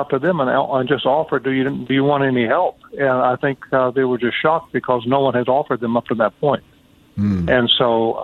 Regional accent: United States; not because I'm an American or my father was a famous evangelist.

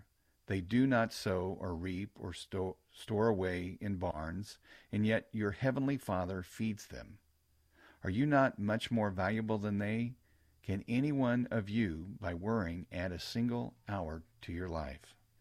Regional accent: Missouri, United States; I am from Missouri, the Show Me State.

